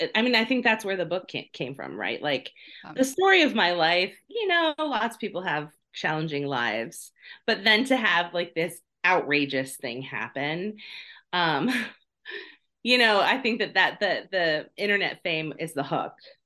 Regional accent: Portland, Maine, United States; I'll be in Vermont, all over Vermont, Maine, my hometown, Portland.

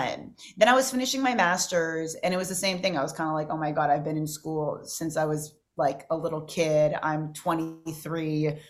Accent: Hermosa Beach, California, United States; I grew up near the Lighthouse down in Hermosa Beach.

